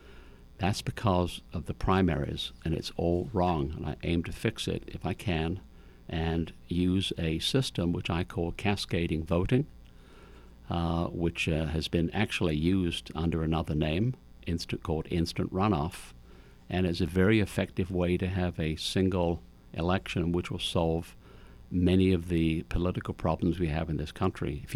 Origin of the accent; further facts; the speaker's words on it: London, United Kingdom; Now, I'm from London, England